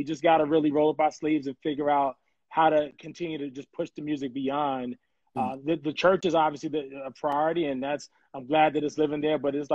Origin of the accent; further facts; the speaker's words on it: Norfolk, Virginia, United States; I'm from Virginia originally, Norfolk. So born and raised, had the blessings to intern at the age of 12.